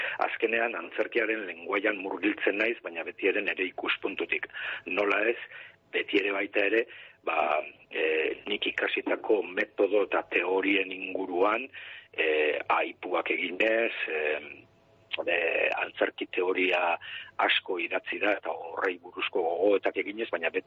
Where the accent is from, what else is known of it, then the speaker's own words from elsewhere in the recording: Markina-Xemein, Basque Country, Spain; berriro itzultzen naiz nire herrira, gaur egune Markina Xeminen bizinaz